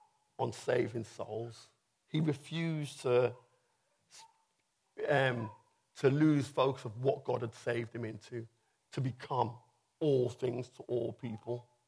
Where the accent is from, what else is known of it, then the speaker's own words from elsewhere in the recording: Liverpool, North West England, United Kingdom; moved away; I come from Liverpool, and I was brought up in a Christian family, and then 30 years ago, I moved down here.